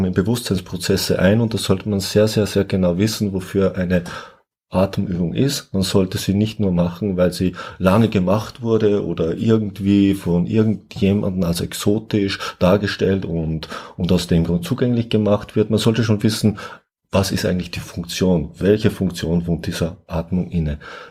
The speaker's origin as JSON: {"language": "German", "country": "Austria", "said": "Ich komme ja aus Österreich, ich komme aus dem Süden"}